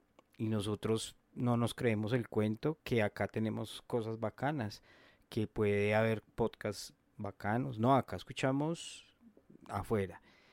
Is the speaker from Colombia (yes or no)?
yes; Colombia; se supone que somos colombianos